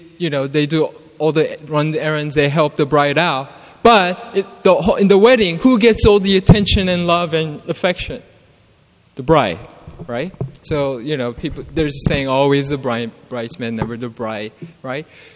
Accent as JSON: {"language": "English", "town": "New York City", "region": "New York", "country": "United States", "tie": "born or raised there", "said": "when I was growing up in New York City, when there was some scary situations"}